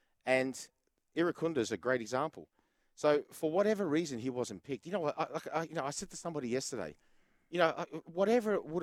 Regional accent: Australia; I'm Australian.

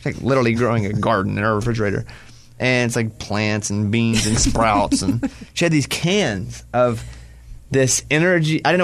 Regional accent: Arkansas, United States; I grew up in Arkansas. We ate pork rinds all the time.

